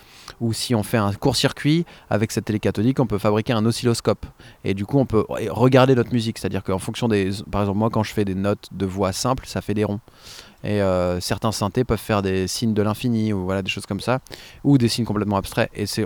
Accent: Paris, Île-de-France, France; ils étaient pas loin de là où j'ai grandi, dans le 13e arrondissement.

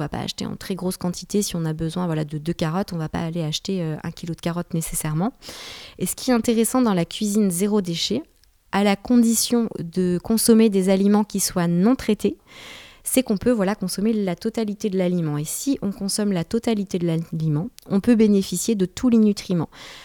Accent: Brittany, France; Et voilà, chez nous en Bretagne, c'est vrai qu'on n'est pas dans une période très très ensoleillée

